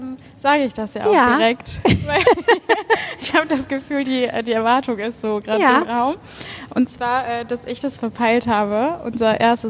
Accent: Bochum, North Rhine-Westphalia, Germany; also born or lived in Hattingen; ich bin in Bochum groß geworden, aber ich bin Hattingen geboren.

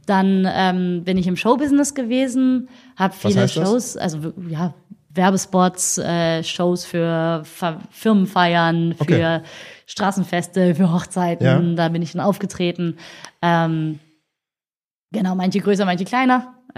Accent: Germany; born there; Ich bin geboren in Deutschland, habe einen deutschen Pass, aber ich habe noch eine irakische Staatsbürgerschaft.

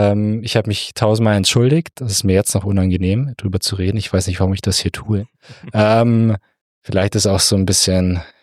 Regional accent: Lindau, Bavaria, Germany; Ich komme aus Lindau, Bodensee, also noch

